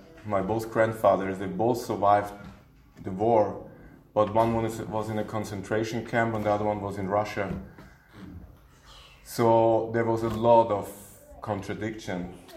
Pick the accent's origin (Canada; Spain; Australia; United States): Spain; Malaga, Andalusia; also born or lived in Vienna, Austria; I'm born in Austria, Vienna, but we moved to Spain. I grew up in Spain, in Malaga.